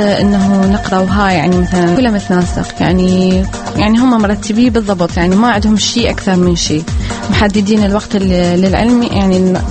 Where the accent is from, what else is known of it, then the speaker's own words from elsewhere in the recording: Iraq; عندنا بالعراق